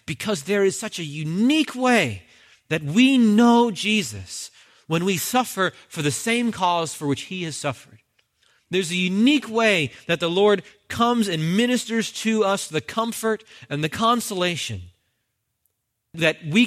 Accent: New Jersey, United States; And guys, I'm from New Jersey.

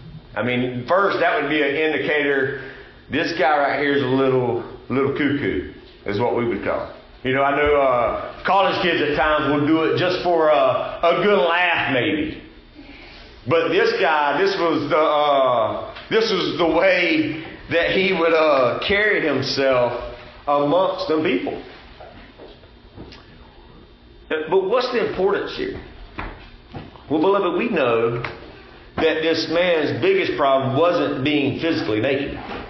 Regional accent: Georgia, United States; I know growing up in the South Georgia, I had a Jesus that was a devil Jesus.

